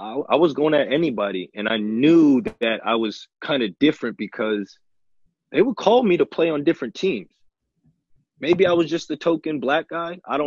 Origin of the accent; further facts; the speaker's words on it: Maine, United States; And people are like, who are these kids from Maine? Like, who are these dudes?